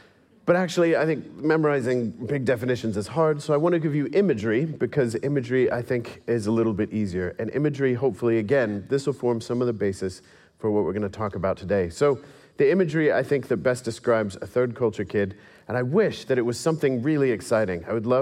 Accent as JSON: {"language": "English", "region": "England", "country": "United Kingdom", "accent": "English", "said": "because I learned this accent much later on in life. My natural accent is English"}